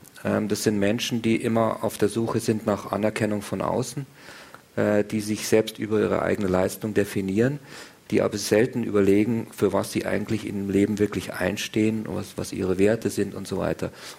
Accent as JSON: {"language": "German", "town": "Munich", "region": "Bavaria", "country": "Germany", "tie": "born or raised there", "said": "ich bin in München aufgewachsen und 1963 geboren. Und so eine typische Nachkriegsgeneration in Deutschland."}